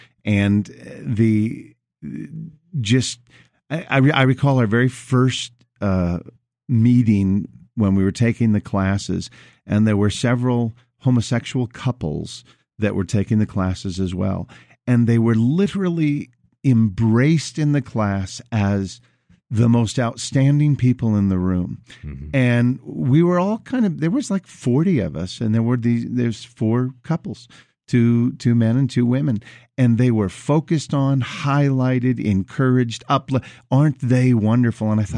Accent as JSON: {"language": "English", "town": "Las Vegas", "region": "Nevada", "country": "United States", "said": "And it's interesting to note that we're from Las Vegas, Nevada, and you're here in Colorado"}